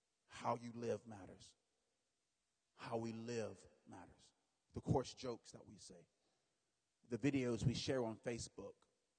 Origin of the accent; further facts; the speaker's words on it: North Carolina, United States; I grew up in North Carolina. Went to a Bible school in Asheboro, North Carolina.